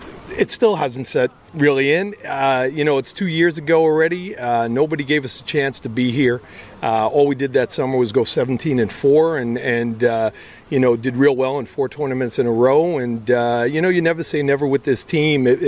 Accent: Bronx, New York, United States; Born in Parkchester, raised in Co-op City.

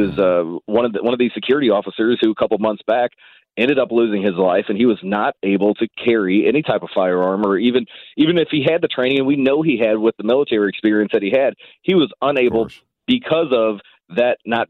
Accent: Ferguson, Missouri, United States; Now, I grew up in Ferguson, Missouri.

